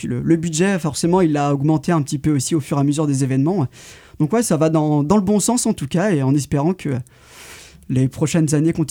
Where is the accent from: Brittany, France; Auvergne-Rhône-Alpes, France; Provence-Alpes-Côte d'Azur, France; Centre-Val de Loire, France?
Brittany, France; Montfort-sur-Meu; on vient tous des alentours de Montfort-sur-Meux, Montfort-Communauté, donc à 20-25 minutes d'ici à de Vigean.